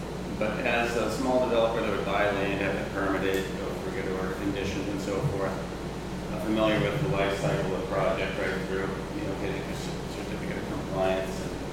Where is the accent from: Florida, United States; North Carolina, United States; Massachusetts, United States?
Massachusetts, United States; Andover; I'm a developer from Andover, Andover, Mass.